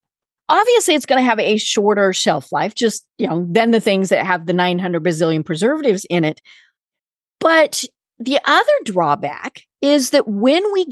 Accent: Colorado, United States; I'm from Colorado.

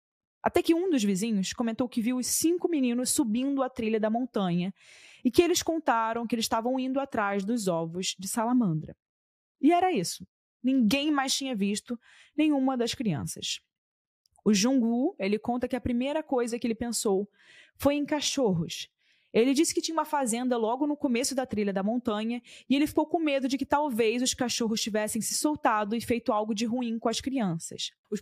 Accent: Rio de Janeiro, Brazil; eu cresci no Rio de Janeiro, né? No centro do Rio de Janeiro, na capital. Então, já no, na minha época, que eu cresci nos anos 2010

